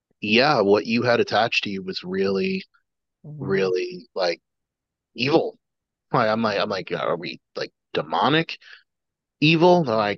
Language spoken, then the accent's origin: English; New York, United States; no, I said I'm a New Yorker, I'm an asshole, so